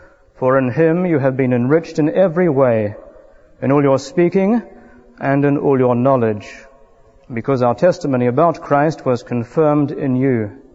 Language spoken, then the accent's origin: English; New Zealand; now in United Kingdom; perhaps I should explain that I come from New Zealand.